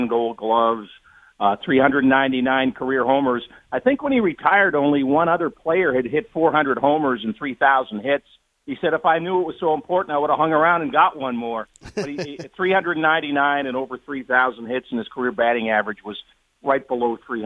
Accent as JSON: {"language": "English", "region": "Michigan", "country": "United States", "tie": "born or raised there", "said": "But, you know, I grew up in Michigan with two older brothers that were both Tiger fans."}